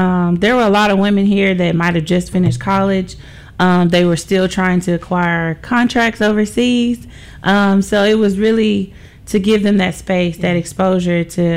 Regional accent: Dyersburg, Tennessee, United States; now in Memphis, United States; I'm originally from Dyersburg, Tennessee. Okay. I've been here about 10 years now.

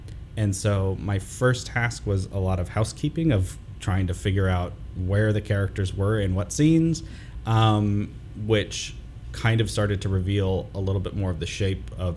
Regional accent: Seattle, Washington, United States; I'm from the Seattle, Washington area

